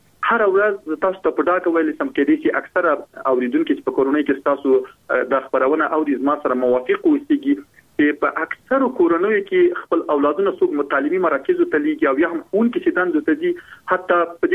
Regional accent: Logar, Afghanistan; حتی موږ خپله د لوګر ولایت یم،

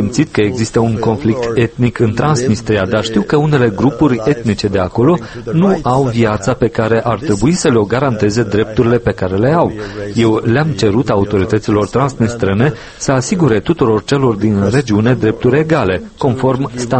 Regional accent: Norway; în țara mea natală, Norvegia

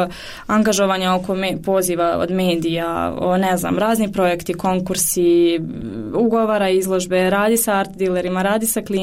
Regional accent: Sarajevo, Federation of Bosnia and Herzegovina, Bosnia & Herzegovina; jer ja sam ipak iz Sarajeva

